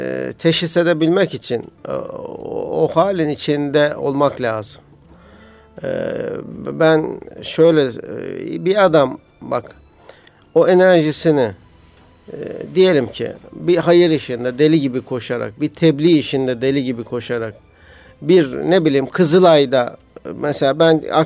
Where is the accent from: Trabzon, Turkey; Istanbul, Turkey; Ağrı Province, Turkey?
Istanbul, Turkey; Kadıköy; Biz Kadıköy'de doğduk büyüdük hocam zaten. Erenköy'de, Göztepe'de büyüdük yani.